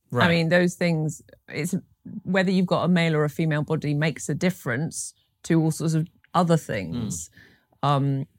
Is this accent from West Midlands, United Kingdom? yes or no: no; Scotland, United Kingdom; Okay, well, I'm originally from Scotland.